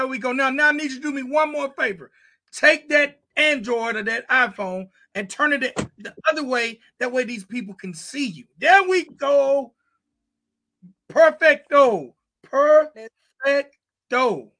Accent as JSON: {"language": "English", "town": "Atlanta", "region": "Georgia", "country": "United States", "said": "I was from the A, but I came up on me some … all that stuff coming out the MIA back in the day."}